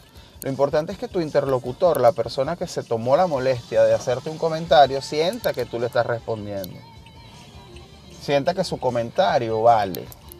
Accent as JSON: {"language": "Spanish", "country": "Venezuela", "said": "y digo uno como buen venezolano refiriéndome a mí también"}